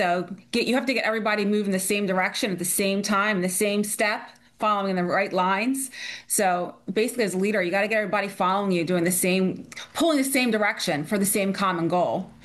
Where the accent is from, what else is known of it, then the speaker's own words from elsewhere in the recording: Voorhees, New Jersey, United States; I'm from Voorhees, New Jersey. I have one younger sister, and I'm the oldest.